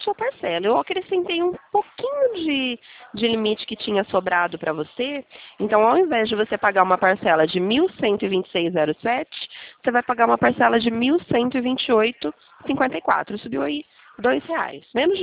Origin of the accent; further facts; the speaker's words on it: Presidente Prudente, São Paulo, Brazil; Eu sou de Presidente Prudente.